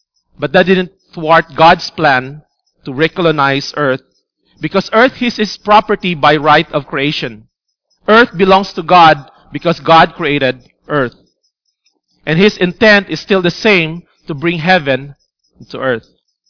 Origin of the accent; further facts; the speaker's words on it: Philippines; born there; For me, I was born in the Philippines.